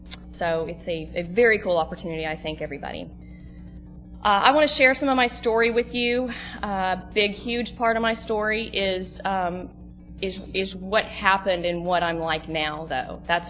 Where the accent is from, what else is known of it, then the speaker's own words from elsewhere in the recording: Dallas, Texas, United States; moved away as an adult; now in Seal Beach, United States; I'm from Dallas, Texas. I actually live in Seal Beach now.